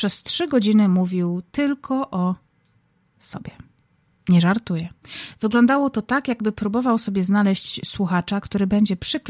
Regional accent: Silesian Voivodeship, Poland; ja jestem Ślązaczką, w moich żyłach płyną kluski śląskie zamiast czerwonych krwinek.

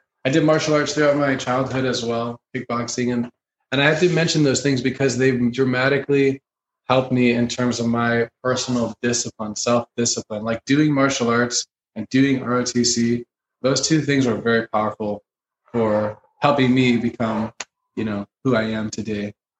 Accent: St. Louis, Missouri, United States; She's from Bulgaria. I'm from St. Louis. We met in LA at Hollywood at Musicians Institute.

